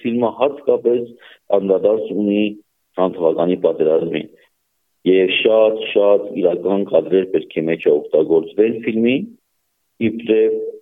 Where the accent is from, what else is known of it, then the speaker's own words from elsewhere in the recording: Nagorno-Karabakh, Azerbaijan; Ոչ միայն եմ պատճառով Արցախից եմ ես, ոչ միայն եմ պատճառով Արցախի մեջ եմ մեծացել